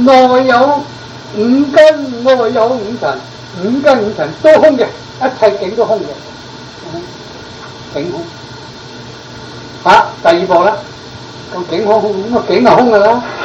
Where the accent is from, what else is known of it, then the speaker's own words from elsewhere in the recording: China; 我哋中国人早有讲过噶嘛。